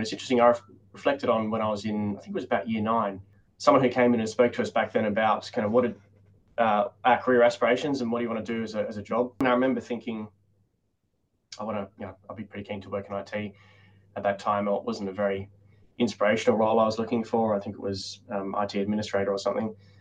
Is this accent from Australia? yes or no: yes; Adelaide, South Australia, Australia; Yeah, so I grew up in Adelaide as well.